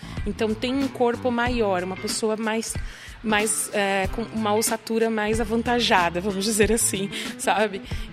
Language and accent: Portuguese; Campo Grande, Mato Grosso do Sul, Brazil; also born or lived in Goiânia; now in São Paulo, Brazil; Sou de Campo Grande, estudei em Goiânia e aí vim a São Paulo.